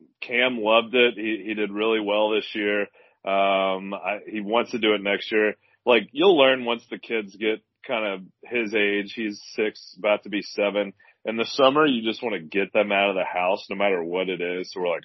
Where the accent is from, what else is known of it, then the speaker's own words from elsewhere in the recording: Louisville, Kentucky, United States; I grew up in Owl Creek subdivision in Louisville, and I was on the swim team for a couple of years.